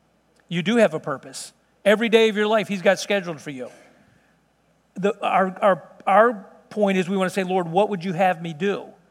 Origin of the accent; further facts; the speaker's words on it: Chicago, Illinois, United States; But, you know, I'm from South Chicago originally. Don't hold that against me. I was a real young kid.